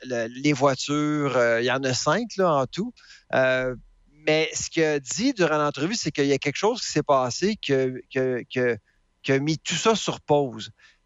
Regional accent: Canada; parce que moi, je suis Canadien. Au Canada, on a un système public.

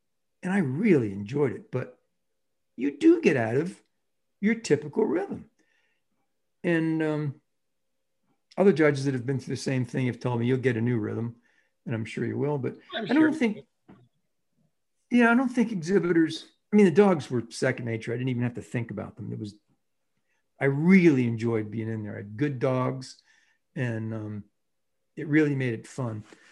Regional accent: Ireland; I never do that. I'm Irish.

